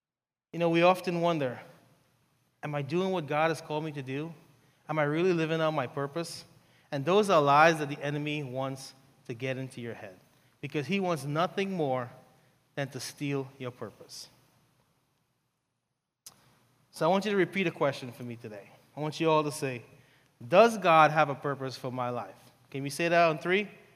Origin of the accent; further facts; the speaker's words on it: New York, United States; moved away as an adult; now in Ohio, United States; But I grew up in New York, so that's why I have the accent. And I moved to Ohio back in 2001.